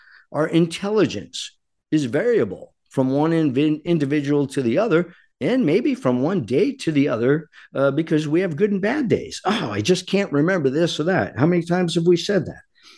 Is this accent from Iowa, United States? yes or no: no; Rhode Island, United States; He's a New Jersey native, and that warms my heart a bit because I'm from Rhode Island originally.